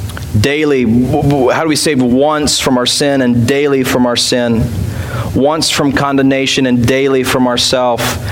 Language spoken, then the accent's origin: English; Georgia, United States; I grew up in Georgia. We planted a church there.